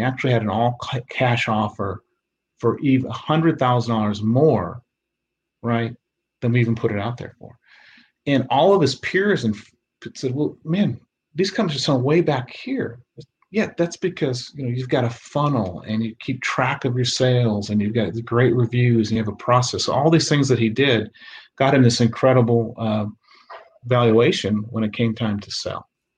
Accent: Michigan, United States; now in Houston, United States; I still play hockey here in Houston. I grew up playing in Michigan.

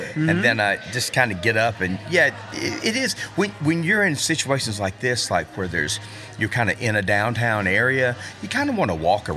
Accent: Auburn, Alabama, United States; now in Tuscaloosa, United States; Yeah, he went to school at Auburn, and that's my hometown.

